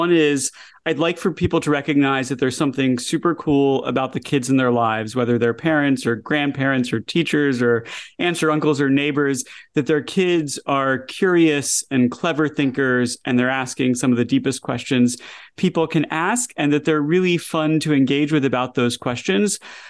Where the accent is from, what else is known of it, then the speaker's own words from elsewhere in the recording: Atlanta, Georgia, United States; I'm a Georgia fan. So. I grew up in Atlanta. I went to the University of Georgia.